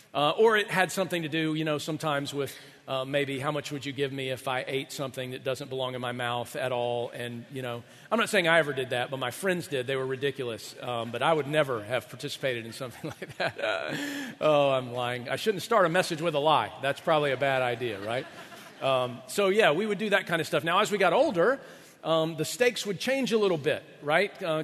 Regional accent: Atlanta, Georgia, United States; I didn't live in the woods with just a banjo. It was, I lived in the Atlanta area, but growing up

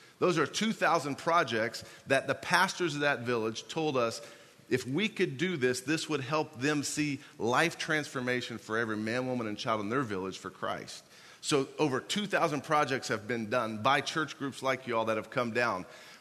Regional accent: Indiana, United States; I'm from Indiana, so I'm a Colts fan.

